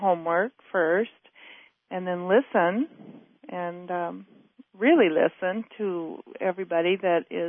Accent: Petersburg, United States; I care about this town. I've been here my whole life, except for when I was out to college

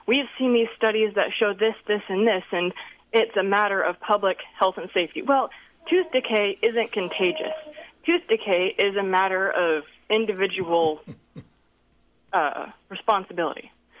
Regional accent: Petersburg, Alaska, United States; now in Juneau, United States; I'm actually in Juneau, but I grew up in Petersburg

